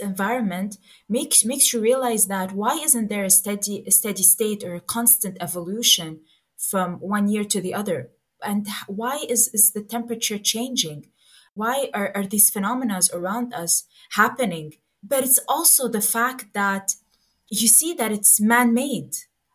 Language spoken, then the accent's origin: English; Beirut, Beirut Governorate, Lebanon; I mean, growing up in Beirut, studying at the American University was for me like a way to look beyond this horizon